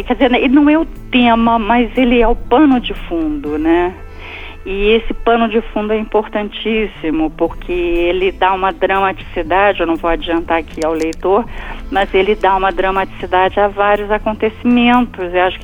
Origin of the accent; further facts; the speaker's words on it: Rio de Janeiro, Brazil; É sobre a minha infância um pouco aqui em Copacabana.